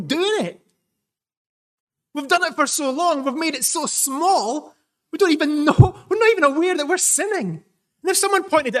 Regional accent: Scotland, United Kingdom; It's where I'm from. I'm Scottish.

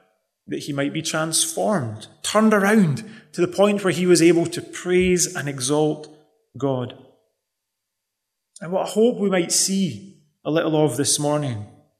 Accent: Scotland, United Kingdom; when I grew up in Scotland, in my school years, I played a lot of golf.

